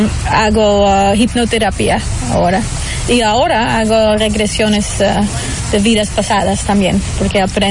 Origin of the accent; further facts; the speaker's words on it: Netherlands; Spanish is a second language; now in Miami, United States; soy de Holanda, pero ahora vivo en Miami